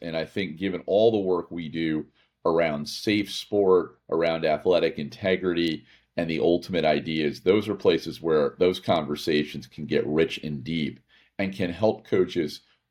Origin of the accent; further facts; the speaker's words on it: United States; I'm the American and Jeff's the Canadian